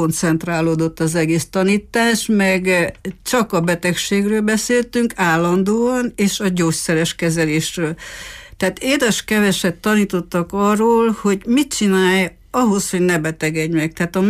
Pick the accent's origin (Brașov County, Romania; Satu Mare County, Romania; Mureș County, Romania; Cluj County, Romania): Mureș County, Romania; Târgu Mureș; Hát, ha onnan kezdjük, hogy Marosvásárhelyen születtem a történetem. Itt végeztem el az iskoláimat, és a Bolyai Farkas Liceumban érettségiztem az akkori reál szakon